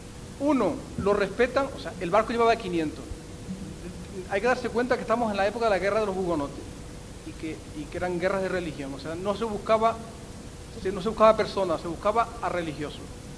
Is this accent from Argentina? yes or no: no; Canary Islands, Spain; ya aquí hablo como palmero, como canario